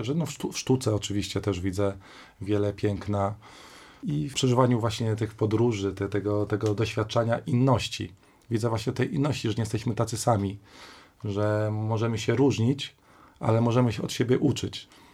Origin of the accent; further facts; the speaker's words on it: Lublin, Lublin Voivodeship, Poland; Ja urodziłem się w Lublinie i tam spędziłem większość mojego życia młodego, wczesnego. I natomiast wtedy wyjechałem na wieś, niedaleko granicy z Ukrainą.